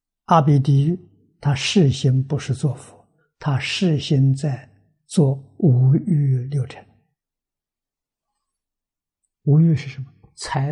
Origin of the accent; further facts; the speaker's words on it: China; 我们中国人讲诚意正心，它就有效果